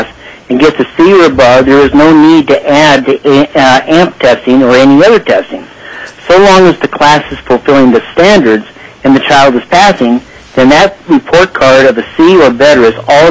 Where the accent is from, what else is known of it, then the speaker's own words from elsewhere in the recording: Palmer, Alaska, United States; I'm from Palmer, and I'm speaking for myself